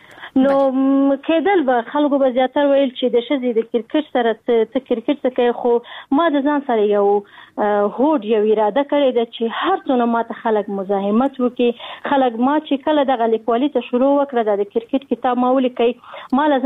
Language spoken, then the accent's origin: Pashto; Afghanistan; زموږ افغانان دغه فکر کوي چې موږ غیرت لرو ناموس لرو شکر مسلمانان یو نو طبعا موږ په دغه ماحول کې را لوی شوی